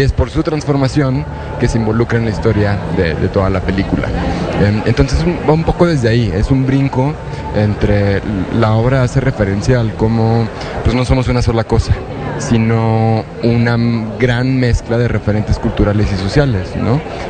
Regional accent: Aguascalientes, Mexico; also born or lived in Guanajuato; yo no soy de Ciudad de México, yo soy de Aguascalientes y luego me fui a estudiar arte en la Universidad de Guanajuato.

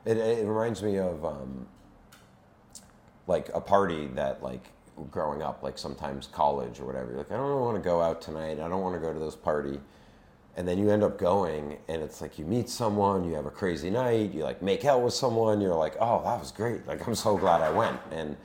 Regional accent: Boston, Massachusetts, United States; I'm an uncle up there and I grew up in Boston and I know Boston. Boston was very comfortable.

